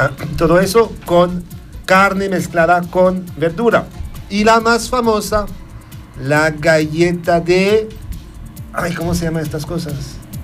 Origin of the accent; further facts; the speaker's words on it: Nice, Provence-Alpes-Côte d'Azur, France; Spanish is a second language; Yo soy de Niza. Imagínense. Así, okay. Hay 200 kilómetros entre las dos ciudades.